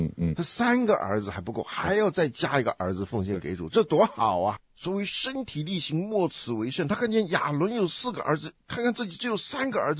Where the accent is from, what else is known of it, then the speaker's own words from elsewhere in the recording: China; 不像我们从中国来的很拘束。